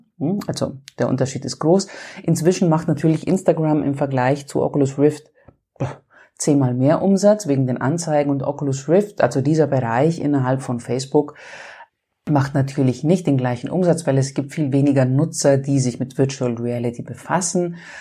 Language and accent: German; Greece; Und ich bin ja Griechin